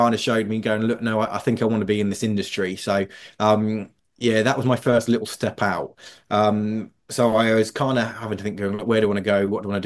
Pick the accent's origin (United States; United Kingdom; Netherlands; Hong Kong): United Kingdom; East of England; I grew up in Norfolk